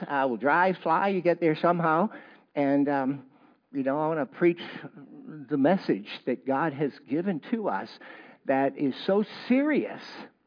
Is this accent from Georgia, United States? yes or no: no; Massachusetts, United States; I'm from Massachusetts. I had to learn to speak properly. My first church was in Pennsylvania, and they didn't know what I was saying.